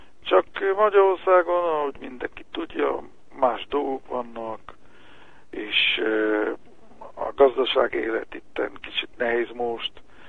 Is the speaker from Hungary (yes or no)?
no; Israel; born there; Hungarian is a second language; Igazán nekem most könnyűbb beszélni magyarul, hát én Izraelbe születtem is. Nehéz volt, mikor kisfiú voltam, az én édesanyámmal beszéltem magyarul